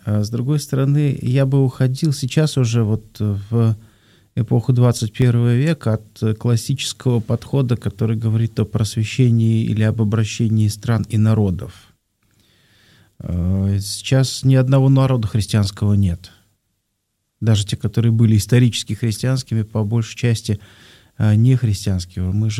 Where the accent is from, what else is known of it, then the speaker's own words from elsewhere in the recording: Moscow, Russia; also born or lived in Pskov; Я родился в Пскове, жил всегда в Москве. Угу. Отец из Москвы.